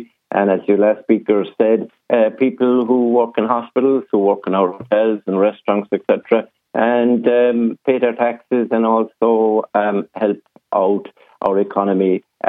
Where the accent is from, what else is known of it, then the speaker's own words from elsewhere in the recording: Ireland; The Irish flag, to me, is something of inclusivity. It's of being proud of being Irish.